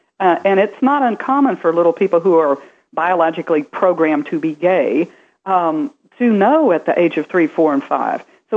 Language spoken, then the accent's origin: English; the South, United States; You know, I come from the South